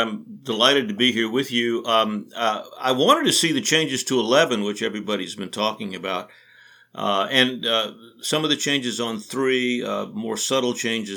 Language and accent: English; Athens, Georgia, United States; I grew up in Athens, Georgia. We drove over to Augusta one morning.